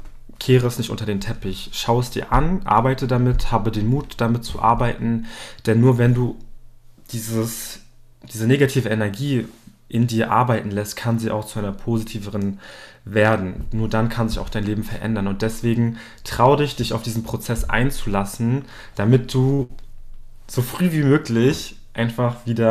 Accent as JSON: {"language": "German", "region": "Berlin", "country": "Germany", "tie": "born or raised there", "said": "ich bin tatsächlich sehr froh, in Berlin aufgewachsen zu sein, auch wenn es nicht immer sehr einfach war."}